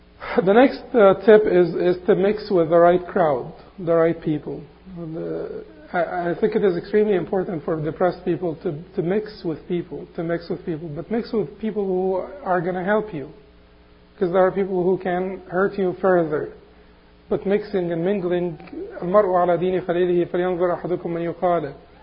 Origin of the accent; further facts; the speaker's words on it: Egypt; I always remember Palestine because it's, you know, I'm from Egypt, so it's, you know, it's our biggest problem.